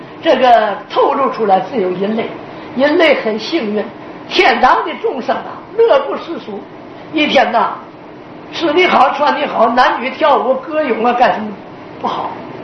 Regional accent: China; 我们中国人有一句话，来而不往非礼也，特别注重这个问题。

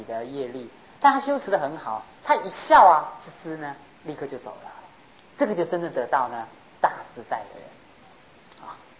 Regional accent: China; 我们中国人讲的这烦恼，这个就有心里有千千结啊

